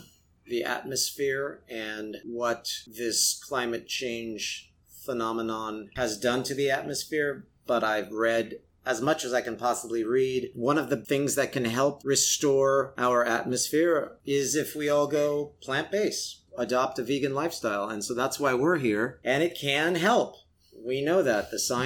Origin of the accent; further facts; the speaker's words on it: California, United States; sending a shout out to everyone in my home state of California, especially Northern California where I'm from.